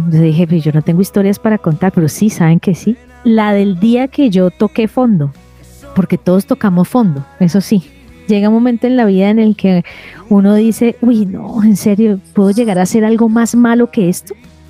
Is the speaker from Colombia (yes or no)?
yes; Cali, Valle del Cauca, Colombia; como soy caleña estaba haciendo un calor